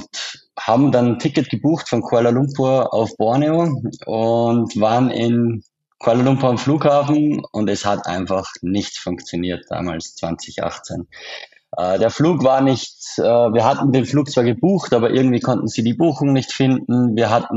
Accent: Austria; accent: Austrian; haben auf unserem österreichischen Dialekt gesagt: Da ist aber Fahrt.

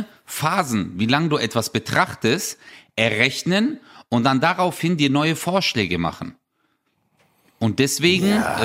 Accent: Stuttgart, Baden-Württemberg, Germany; Hat man bei uns in Stuttgart gesagt.

